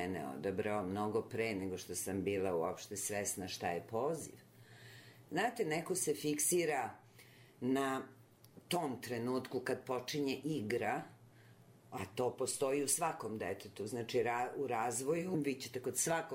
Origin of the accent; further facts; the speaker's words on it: Aranđelovac, Šumadija and Western Serbia, Serbia; also born or lived in Belgrade; Ja sam rasla, osim što sam rođena u Beogradu, rasla sam u Aranđelovcu. Od četvrte godine sam bila u Aranđelovcu, u jednom idiličnom malom gradu.